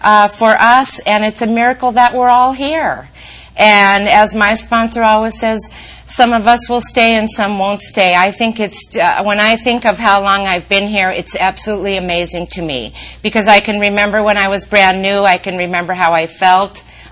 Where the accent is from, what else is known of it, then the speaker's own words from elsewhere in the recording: Minneapolis, Minnesota, United States; And I mean, you know, here we come from Minneapolis.